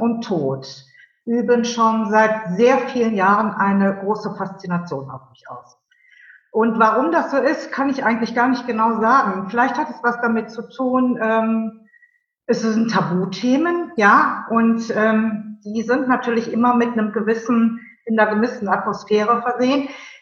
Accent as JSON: {"language": "German", "town": "Cologne", "region": "North Rhine-Westphalia", "country": "Germany", "said": "Und ich bin Kölnerin"}